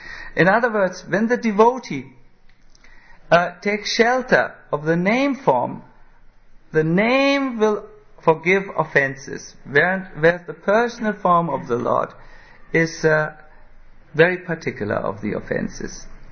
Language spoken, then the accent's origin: English; Germany; English is a second language; But because I come from Germany, I will go on intensely.